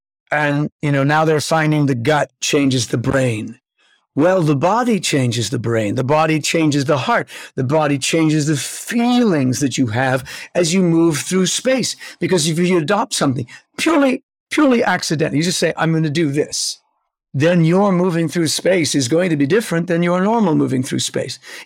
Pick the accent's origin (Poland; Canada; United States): Canada; And so it seems to me that we as Canadian actors have the very best of the English foundation of tradition and respect for technique and skills